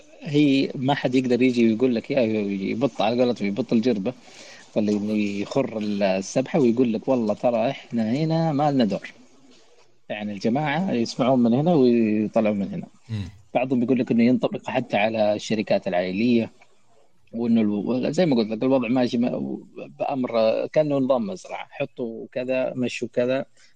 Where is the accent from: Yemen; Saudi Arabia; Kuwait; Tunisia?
Saudi Arabia; يعني تعال إحنا سعوديين ونتكلم مع بعض